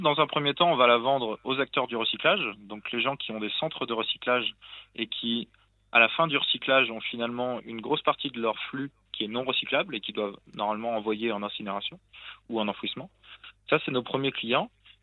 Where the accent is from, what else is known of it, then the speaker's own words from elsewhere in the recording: Pays de la Loire, France; En fait, on vient de l'Anjou, donc dans les Pays de la Loire, où les châteaux de la Loire, tout ça, sont faits en tuffeau, c'est un calcaire.